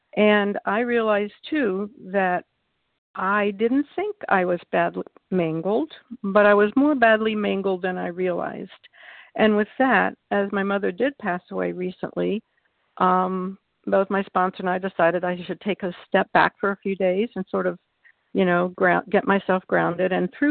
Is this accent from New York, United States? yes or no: no; North Carolina, United States; I'm from North Carolina, and I came to a vision for you in January.